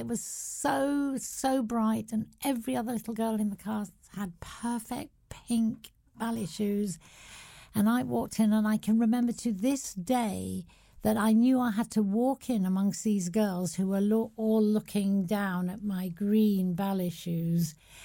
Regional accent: Manchester, North West England, United Kingdom; now in London, United Kingdom; Yeah, I'm a northern girl through and through. Yes. Yeah, I don't know. My accent sort of diminished somewhere along the way in my years of being

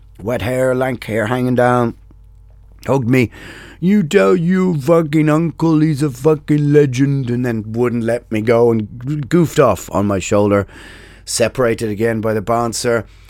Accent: Dublin, Leinster, Ireland; especially growing up in Dublin. You saw that in the 80s everywhere.

